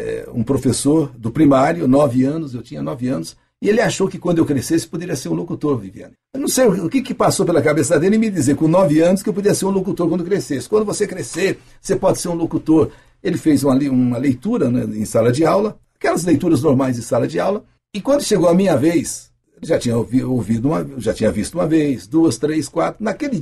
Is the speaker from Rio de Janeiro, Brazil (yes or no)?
no; Sertaneja, Paraná, Brazil; a minha mãe, então, mudou-se de um patrimônio que nós morávamos, que era Paranagi, onde eu nasci, inclusive, é um patrimônio, não é um município, é um município de Sertaneja. Então nós saímos de Paranagi e fomos para Sertaneja.